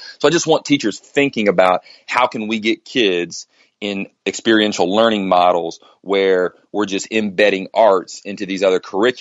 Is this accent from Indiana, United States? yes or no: yes; Evansville, Indiana, United States; Growing up in Evansville, Indiana, my elementary school, my middle school, those schools struggled when I was there.